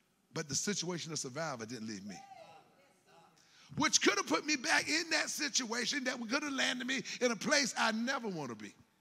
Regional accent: Greensboro, North Carolina, United States; I grew up in Southside Greensboro, one of, at that time, kind of a troubled, challenging area.

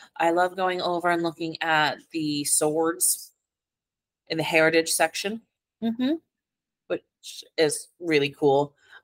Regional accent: United States; However, I will say a lot of us skip it over because we're from the United States.

